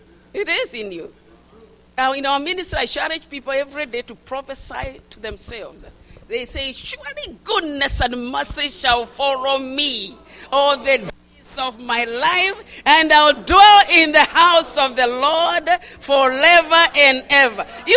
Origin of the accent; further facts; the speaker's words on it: Nyeri, Nyeri County, Kenya; born there; I was born in Kenya, Central Province, Nyeri, Moiga, Boden, Abon, then Boden.